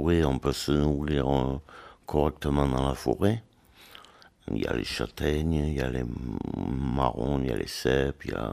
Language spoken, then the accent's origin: French; Bordeaux, Nouvelle-Aquitaine, France; Et comme moi, je suis bordelais